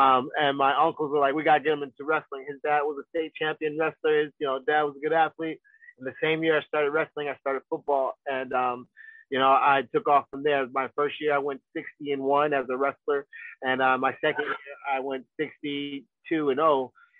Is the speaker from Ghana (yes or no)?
yes; Ghana; I'm Ghana. I'm Ghanaian.